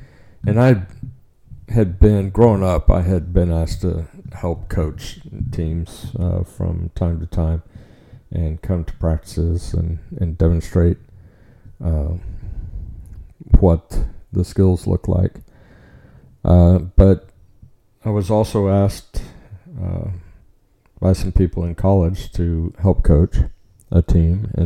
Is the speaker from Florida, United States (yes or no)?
no; Dallas, Texas, United States; also born or lived in Oklahoma City; I was born in Oklahoma City, believe it or not. My family moved around, maybe not a lot, for not being military, but we ended up spending most of our time in Texas, in the Dallas-Fort Worth area